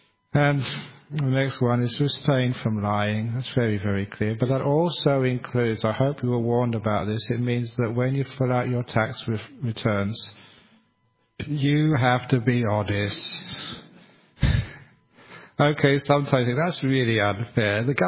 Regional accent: England, United Kingdom; born there; I was born in England

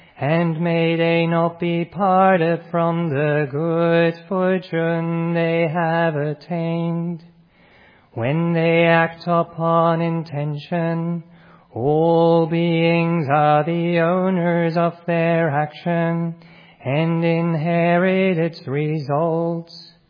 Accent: Switzerland; I'm from Europe, I'm from Switzerland

